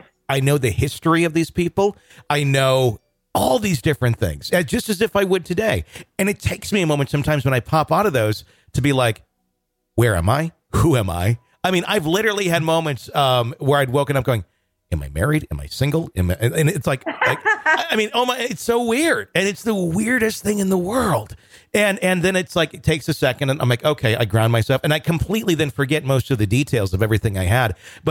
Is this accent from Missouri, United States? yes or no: no; Wisconsin, United States; I live in Arkansas, in Northwest Arkansas now. I grew up in Wisconsin.